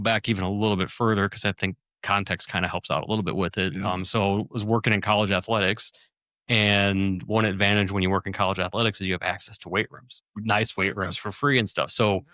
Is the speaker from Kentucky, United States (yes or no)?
no; Chicago, Illinois, United States; I'm originally from Chicagoland.